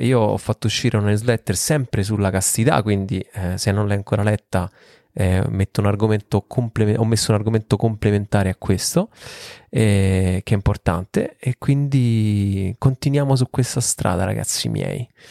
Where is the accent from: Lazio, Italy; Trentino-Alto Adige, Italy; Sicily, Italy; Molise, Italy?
Lazio, Italy; Rome; E io so de Roma